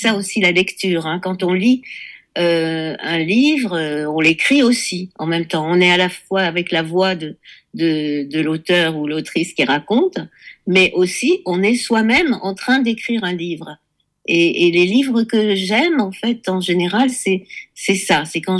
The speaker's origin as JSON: {"language": "French", "country": "Tunisia", "tie": "born or raised there", "moved": "as an adult", "said": "j'ai passé les 6 premiers mois en Tunisie, les derniers mois en Tunisie. Je suis née en Tunisie et j'allais donc faire mes études après le bac à Paris."}